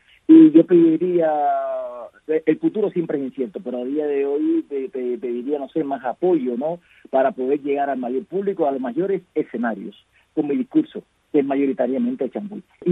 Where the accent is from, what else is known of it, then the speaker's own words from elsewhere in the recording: Cuba; la diversidad de nuestra cultura como cubanos